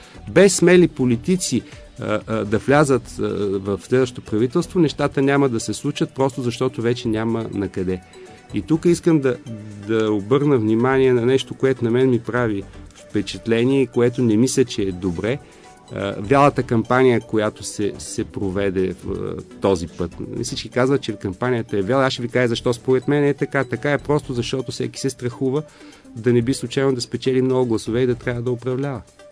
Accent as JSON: {"language": "Bulgarian", "town": "Varna", "region": "Varna Province", "country": "Bulgaria", "said": "Значи на нас като варненци и на мен като варненец"}